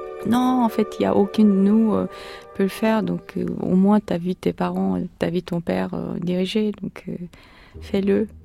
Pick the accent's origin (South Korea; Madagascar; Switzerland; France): South Korea; il y a la musique que j'ai écoutée quand j'étais petite, quand j'étais en Corée, qui me reviennent, en fait.